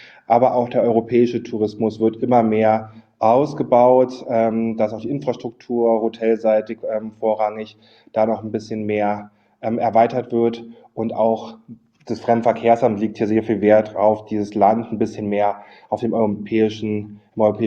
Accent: Germany; Aber und wir als Deutsche, wir sind ja gerne bereit, neue Sachen zu erkunden und finden es ja auch immer super spannend.

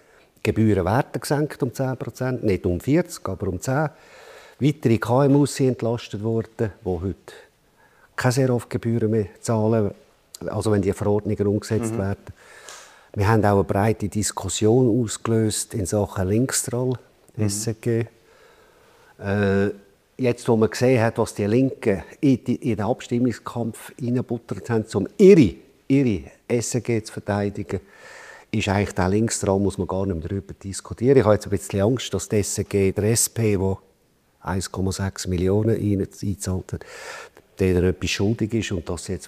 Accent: Sissach, Basel-Landschaft, Switzerland; dort, wo ich aufgewachsen bin, also eigentlich von Sitzach.

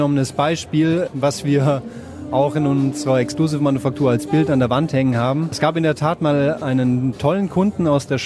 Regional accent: Baden-Württemberg, Germany; Ich bin in der Nähe von Zuffenhausen aufgewachsen

